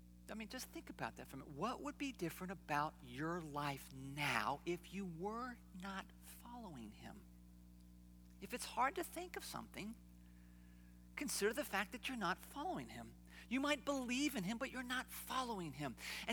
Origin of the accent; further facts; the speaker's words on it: United States; born there; because I was born in America, a land of opportunity, a land of prosperity, and a land of distraction.